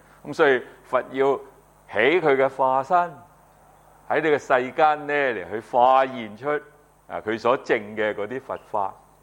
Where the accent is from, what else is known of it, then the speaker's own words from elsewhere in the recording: China; 我哋中國嘅嗰啲佛教徒，尤其是我哋後世嘅呢啲佛教徒，我哋中國人咧啊